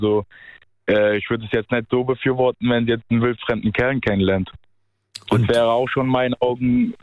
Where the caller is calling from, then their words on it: Mainz, Rhineland-Palatinate, Germany; Aus Rheinland-Pfalz.